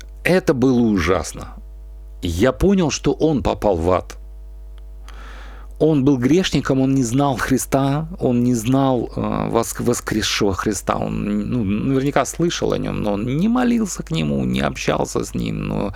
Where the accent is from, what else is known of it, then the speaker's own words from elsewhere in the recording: Leninsk-Kuznetsky, Kemerovo Oblast, Russia; now in Moscow, Russia; Я жил в это время в Москве здесь, да, моя семья, я сам родом из Ленинска-Кузнецкого, город такой под Кемерово, в Кузбассе.